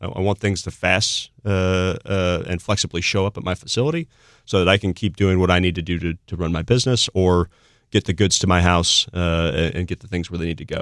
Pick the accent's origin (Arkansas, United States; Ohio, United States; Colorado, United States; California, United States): Ohio, United States; a longtime friend of mine, Alex Pfeiffer, who I grew up with in Ohio